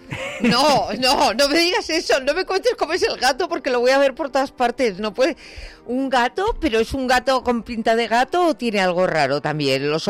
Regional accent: Basque Country, Spain; Oye, en mi tierra, en el País Vasco, todos sabemos siempre

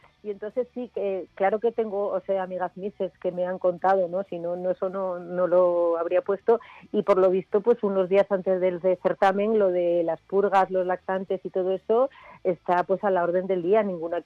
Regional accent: Asturias, Spain; Yo soy una asturiana de buen comer y de siestas y de tal.

